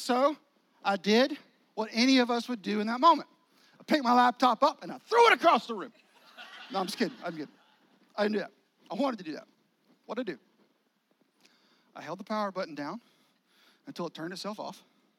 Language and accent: English; United States; because I'm an American and we don't wait for anything